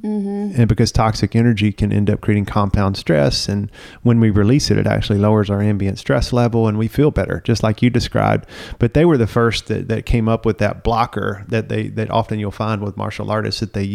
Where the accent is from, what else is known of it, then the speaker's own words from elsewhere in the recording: the South, United States; I didn't really get an early imprint growing up in the South, kind of a man's man